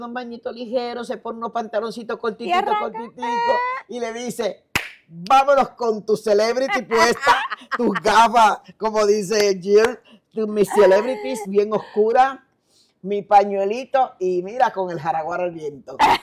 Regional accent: Puerto Rico; soy bien puertorriqueño

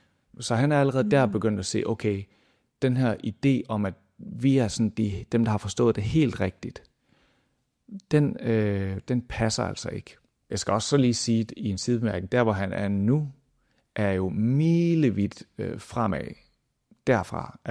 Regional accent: Esbjerg, Region of Southern Denmark, Denmark; also born or lived in Hjerting; vi voksede op i Esbjerg, og min far var ligesom præst der, men så flytter vi til Syd- og Sønderjylland, ned til Hjerting, en lille by uden for en anden lille by, det hedder Røding.

